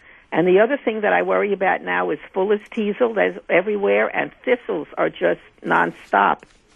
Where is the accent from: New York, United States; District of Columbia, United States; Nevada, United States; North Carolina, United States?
New York, United States; But what interests me as a New Yorker is the changes I've seen in some of the plants.